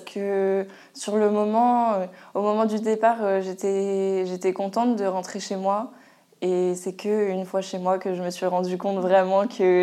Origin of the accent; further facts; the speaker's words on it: Normandy, France; Moi, je viens de Normandie, je ne suis pas du tout de Grenoble.